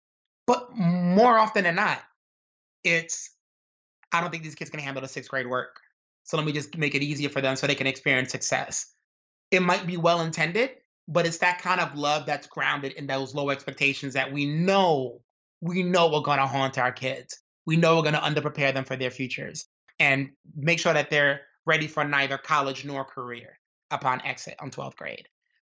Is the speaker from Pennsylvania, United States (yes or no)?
no; Brooklyn, New York, United States; growing up in Brooklyn and going to this nerdy high school, I kind of balanced it out by hanging out with, like, kids that were more or less like hoodlums